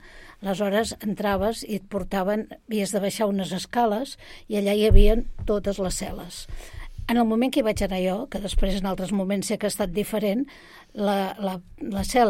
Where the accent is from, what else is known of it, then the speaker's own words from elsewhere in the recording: Barcelona, Catalonia, Spain; perquè jo sóc de Sant Andreu